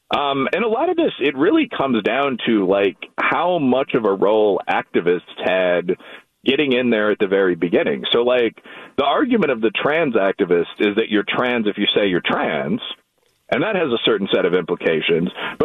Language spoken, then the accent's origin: English; Charlestown, Massachusetts, United States; growing up in Charlestown, I mean, the things I saw, the ethnic violence between our schools